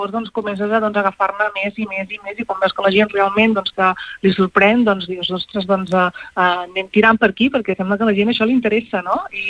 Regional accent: Palau-sator, Catalonia, Spain; also born or lived in Palafrugell; now in Pals, Spain; soc filla de Palau Sator, jo, tot i que vaig néixer a Palafrugell, ara estic visquent a Pals i també, doncs, fins ara també tenia el restaurant a Regencós, vull dir que soc d'aquí del Rovell, d'aquí de l'Empordà, sí.

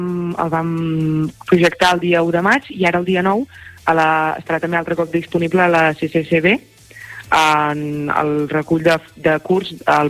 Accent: Palafrugell, Catalonia, Spain; Bueno, jo soc de Palafrugell, llavors són els espais on m'he mogut.

